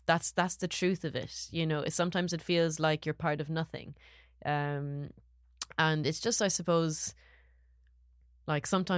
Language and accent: English; Saudi Arabia; I was born in Saudi Arabia. I grew up in Saudi Arabia.